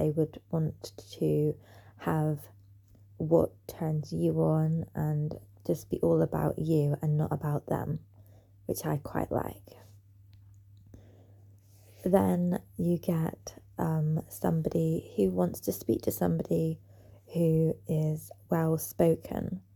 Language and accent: English; England, United Kingdom; If you haven't already guessed, I'm from England.